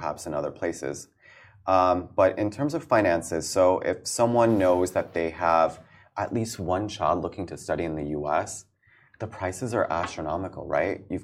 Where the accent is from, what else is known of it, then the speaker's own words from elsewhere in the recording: California, United States; also born or lived in Iran; So originally, my parents, I grew up in California. I was about 2 when we left Iran.